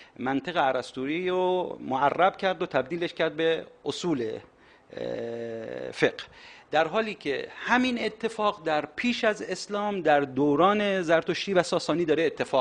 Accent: Khorramshahr, Khuzestan, Iran; اهل خرمشهر هستم

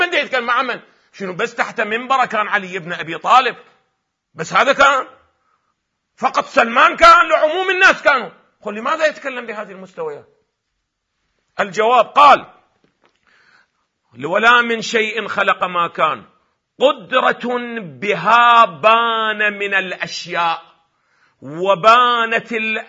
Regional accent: Iraq; مثل أفترض الآن عندنا في العراق

